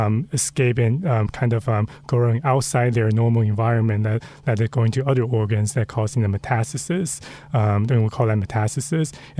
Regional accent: Taiwan; moved away as an adult; now in United States; I grew up in Taiwan, and I came to the U.S. after college and basically stayed in the West Coast and then East Coast in Texas

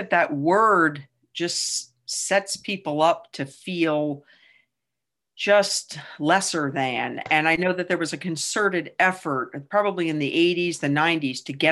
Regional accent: New England, United States; And I grew up in New England, and maybe there's something about, look, you just, you know, buck up and you move on and figure it out.

